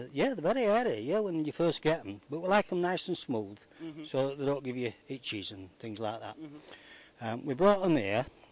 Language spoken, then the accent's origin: English; Leeds, Yorkshire and the Humber, United Kingdom; We're from Leeds in Yorkshire.